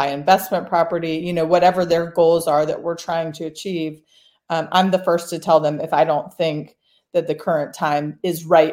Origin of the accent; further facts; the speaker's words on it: Sandy Springs, Georgia, United States; also born or lived in Atlanta; I am an Atlanta native. I've been here my whole life. I grew up in Sandy Springs and I live in Dunwoody, and I love this city